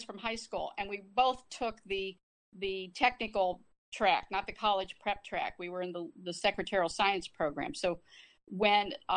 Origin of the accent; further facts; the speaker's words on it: Akron, Ohio, United States; I am born and bred in Akron, Ohio, on North Hill, when North Hill was Little Italy. I was born into that community